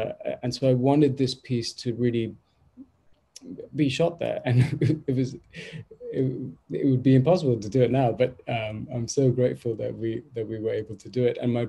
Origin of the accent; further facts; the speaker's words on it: Mumbai, Maharashtra, India; as a kid, I grew up in Mumbai